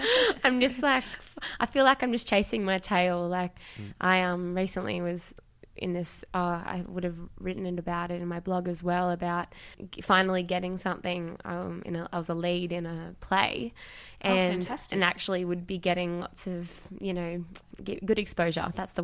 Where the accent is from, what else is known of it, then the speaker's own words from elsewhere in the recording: Mudgee, New South Wales, Australia; Well, so I'm from Mudgee.